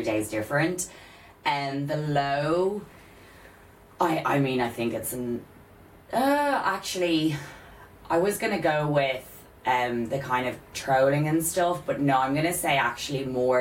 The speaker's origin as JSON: {"language": "English", "country": "Ireland", "said": "I can be very negative, don't get me wrong, I'm Irish"}